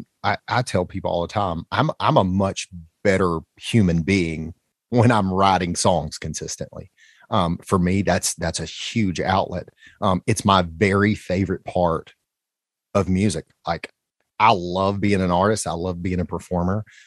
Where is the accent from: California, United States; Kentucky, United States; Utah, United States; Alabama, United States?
Alabama, United States; But so growing up in Alabama, there were so many things.